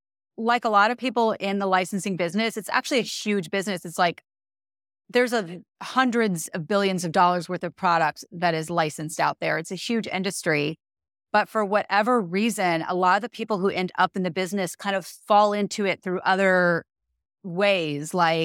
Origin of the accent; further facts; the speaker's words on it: Tampa, Florida, United States; So, you know, I grew up in Tampa, Florida